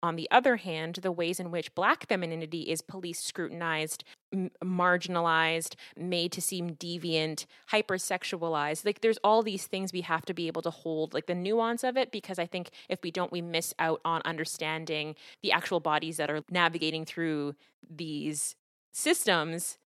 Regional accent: Kenya; I don't know who's Blacker than me. I'm literally from Kenya. Like, I'm literally the motherland.

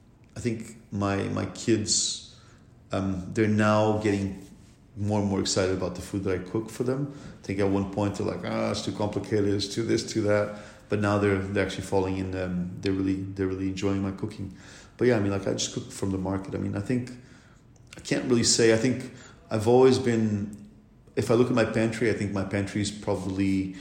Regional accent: Lisbon, Portugal; the restaurant is inspired by Lisbon, my hometown, and Lisbon is a really fun city, but it has a lot of culture, a lot of history.

